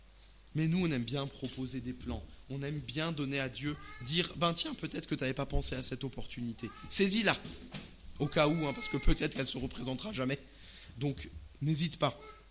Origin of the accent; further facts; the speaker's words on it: Grand Est, France; Je suis alsacien et on a une culture relativement germanophone quand même en Alsace.